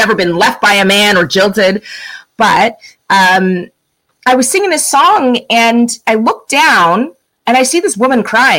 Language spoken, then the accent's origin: English; Arcadia, United States; I think I love growing up in Arcadia, but I think it's quite a sheltered life.